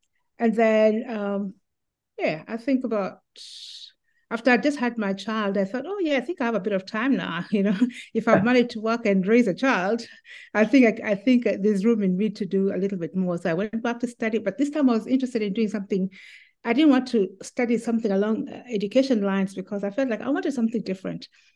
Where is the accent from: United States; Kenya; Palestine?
Kenya; if I speak as a Kenyan now. But it's about 50 something million people.